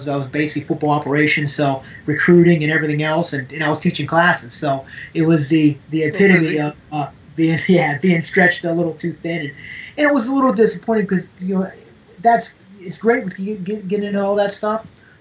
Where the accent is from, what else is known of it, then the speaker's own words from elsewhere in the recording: Pittsburgh, Pennsylvania, United States; I grew up in Pittsburgh. I played in inner city high school, played football there.